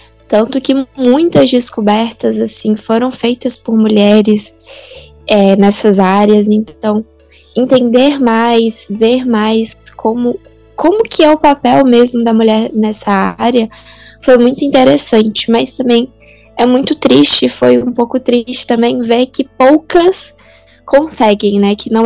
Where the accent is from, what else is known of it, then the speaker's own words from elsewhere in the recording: Piripá, Bahia, Brazil; tenho 17 anos, sou de Piripá, Bahia, e atualmente estou no terceiro ano do ensino médio